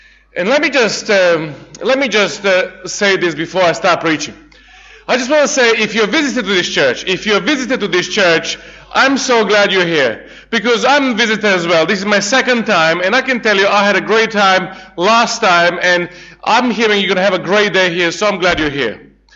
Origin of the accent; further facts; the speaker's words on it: Serbia; And I'm a Serbian. I'm from Serbia.